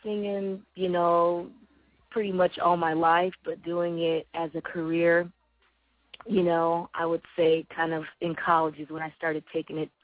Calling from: California, United States; But I'm calling from the West Coast from Cali.

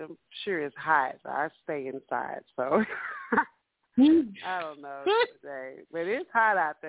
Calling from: Dallas, Texas, United States; from Dallas.

